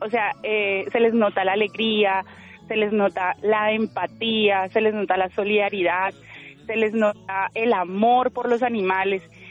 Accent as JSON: {"language": "Spanish", "town": "Ibagué", "region": "Tolima", "country": "Colombia", "said": "Yo soy de aquí, de Ibagué, Tolima. Mi mamá es de una comunidad indígena, entonces tengo ese amor por la naturaleza desde mis raíces."}